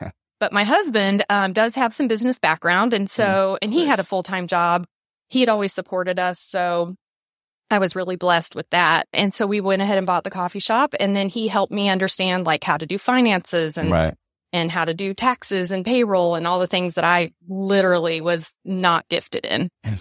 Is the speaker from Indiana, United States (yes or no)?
yes; Indiana, United States; Well, I'm from Indiana. met my husband there as a teenager, and we've been together ever since.